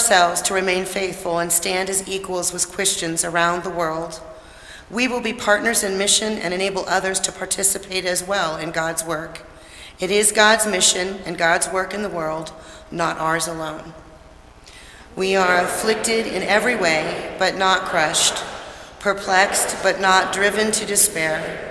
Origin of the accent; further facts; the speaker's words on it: Akron, Ohio, United States; Judy Resnick was from Akron, Ohio, and that was my hometown.